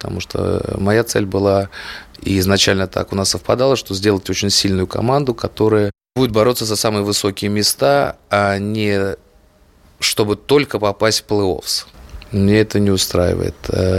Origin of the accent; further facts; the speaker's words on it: Moscow, Russia; Я москвич, и это мой город.